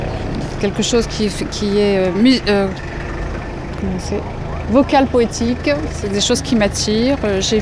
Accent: Bordeaux, Nouvelle-Aquitaine, France; Parce que je viens de Bordeaux, je suis originaire de Bordeaux

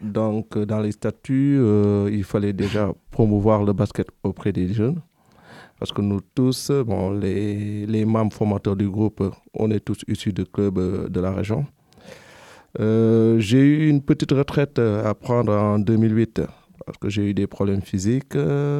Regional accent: Dakar, Senegal; Je suis sénégalais, j'ai grandi à Dakar.

